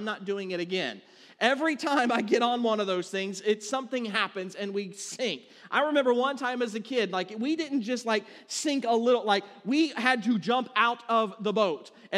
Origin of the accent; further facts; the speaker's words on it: Florida, United States; being a Florida boy, all right? Growing up in Florida, I had never seen a frozen lake.